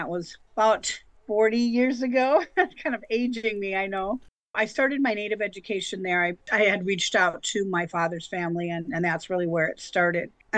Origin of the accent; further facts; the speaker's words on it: Minnesota, United States; now in Illinois, United States; I grew up in Minnesota. I'm a Minnesota girl. I currently live in Illinois, so I'm a transplant over here. I grew up in Minnesota.